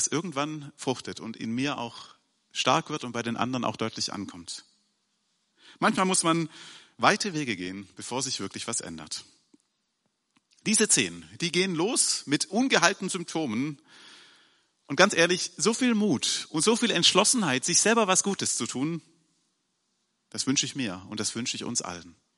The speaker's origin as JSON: {"language": "German", "region": "Baden-Württemberg", "country": "Germany", "said": "Jetzt sage ich als Schwabe, also bei uns ist das eine Sprachform von Dankbarkeit"}